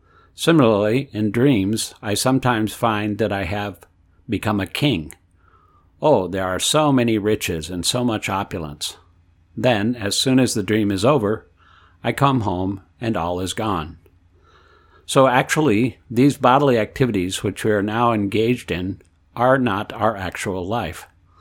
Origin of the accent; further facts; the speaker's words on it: India; born there; I was born in India, educated, then married.